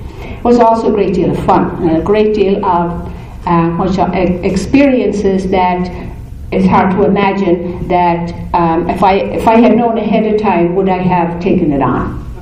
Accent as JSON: {"language": "English", "country": "Ireland", "said": "I'm from Ireland, and I was raised in a Catholic family."}